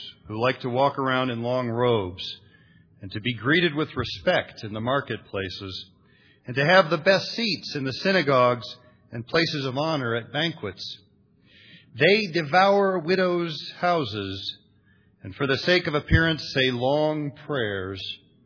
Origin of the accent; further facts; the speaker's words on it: Ohio, United States; When I was a little guy growing up in Central Ohio, every Sunday morning my mom would cart me and my two sisters, and we'd go to St. Agnes Roman Catholic Church